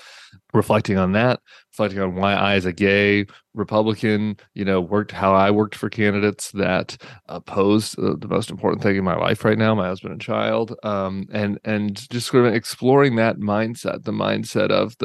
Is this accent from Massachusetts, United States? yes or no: no; Colorado, United States; Sure. So I grew up in Colorado and I started as a young high school kid being a political nerd.